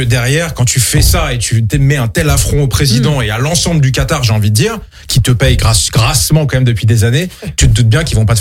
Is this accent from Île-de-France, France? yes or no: yes; Paris, Île-de-France, France; Je suis parisien, je suis abonné et autre.